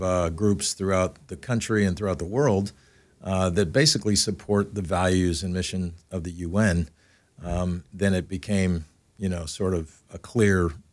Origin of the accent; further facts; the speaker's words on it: Taiwan; also born or lived in Japan; I had parents who were missionaries in China. I was born in Japan and then grew up in Taiwan.